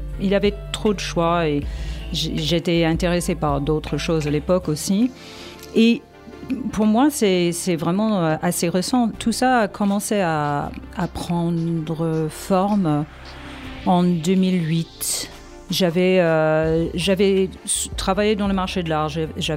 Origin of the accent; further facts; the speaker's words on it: New York, United States; now in France; Je suis née et élevée à New York